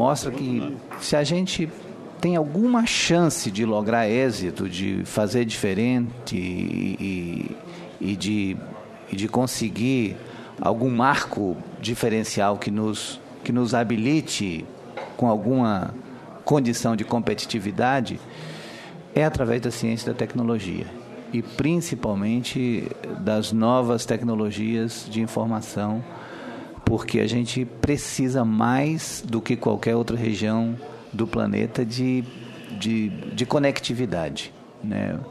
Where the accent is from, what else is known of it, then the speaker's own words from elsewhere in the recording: Acre, Brazil; E eu venho da Amazônia, do Acre, uma região absolutamente deprimida, né, que tem a maior riqueza de biodiversidade do país e do planeta